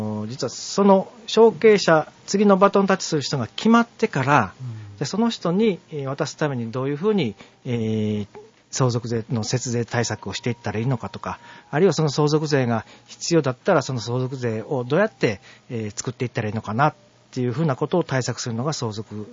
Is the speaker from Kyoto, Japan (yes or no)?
yes; Kyoto, Japan; now in Tokyo, Japan; 出身は京都なんですけども、ずっと東京におりまして、